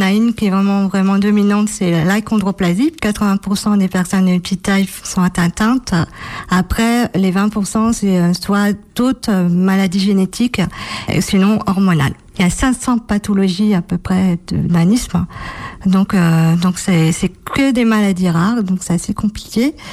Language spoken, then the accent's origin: French; Nantes, Pays de la Loire, France; j'ai 48 ans. Je suis nantaise d'origine, j'ai fait des études en biologie